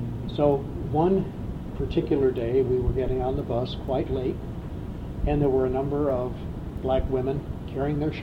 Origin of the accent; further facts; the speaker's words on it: Chicago, Illinois, United States; born there; Not only was I a Yankee, I was born in Chicago, and I was a Catholic.